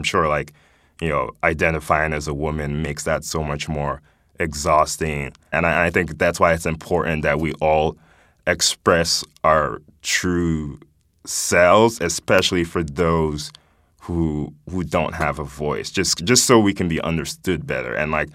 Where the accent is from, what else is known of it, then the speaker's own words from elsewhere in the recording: Nigeria; moved away; I grew up in Nigeria. I was born here, grew up in Nigeria. And moving back here